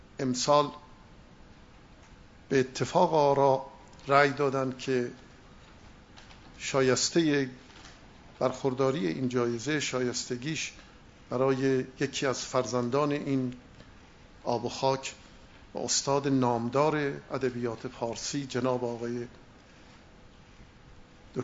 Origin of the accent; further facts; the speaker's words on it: Qom, Iran; born there; از شهری هستند که من در اونجا متولد شدم و اون شهرستان قم است.